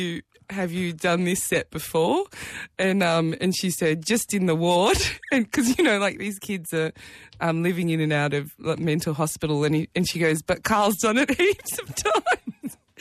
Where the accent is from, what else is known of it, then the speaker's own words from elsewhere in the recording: South Africa; So this is something that I connected to being South African.